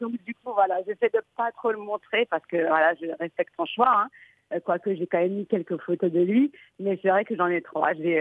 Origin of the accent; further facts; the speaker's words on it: France; also born or lived in Morocco; Ben, moi, en fait, je suis née et j'ai grandi en France.